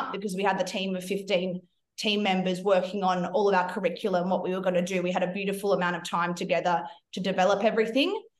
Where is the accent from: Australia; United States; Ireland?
Australia; So I'm Australian.